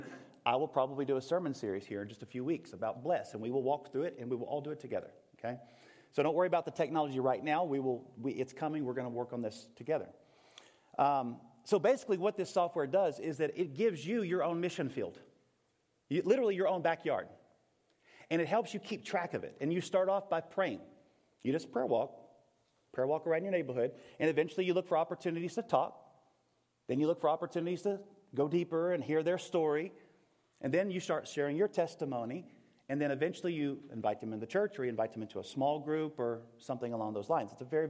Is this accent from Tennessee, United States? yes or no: yes; Nashville, Tennessee, United States; maybe it's because y'all live in Snyder and I'm from Nashville